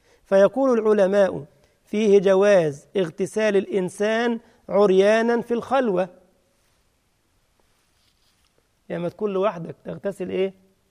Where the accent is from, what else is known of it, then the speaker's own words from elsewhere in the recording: Egypt; فعامل ما عندنا في مصر كده عمارة عالية قوي عملوها على النيل